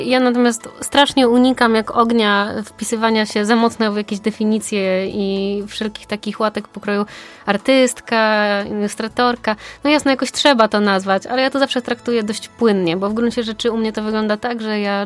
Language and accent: Polish; Opole, Opole Voivodeship, Poland; also born or lived in Tychy; całe życie tak naprawdę spędziłam w Opolu, także tutaj też jest wyjaśnienie tego zjawiska. Ja tutaj jestem tak naprawdę od jakichś najmłodszych lat, których nawet nie pamiętam. Od zawsze na Nysy Łużyckiej, na Rondzie, w blokach, teraz dalej w blokach, tylko już w innym miejscu